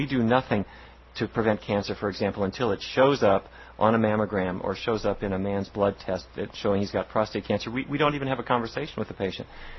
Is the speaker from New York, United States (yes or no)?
no; Fargo, North Dakota, United States; I grew up in Fargo, North Dakota. I come from a cattle ranching family.